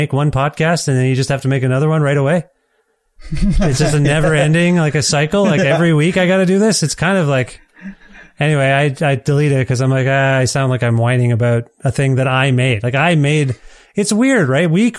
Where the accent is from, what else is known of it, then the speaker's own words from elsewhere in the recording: Edmonton, Alberta, Canada; It was in my hometown here in Edmonton.